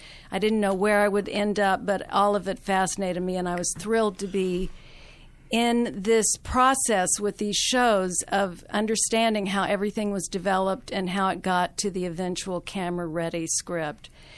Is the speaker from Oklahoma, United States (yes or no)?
yes; Oklahoma, United States; moved away as an adult; now in Los Angeles, United States; So I came from Oklahoma in my Volkswagen after I graduated from college